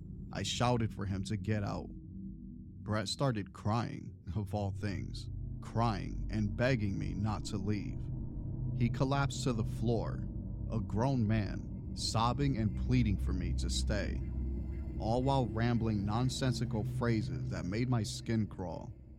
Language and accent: English; Las Vegas, Nevada, United States; I'm originally from Vegas, a city that never sleeps, filled with its own tales of horror.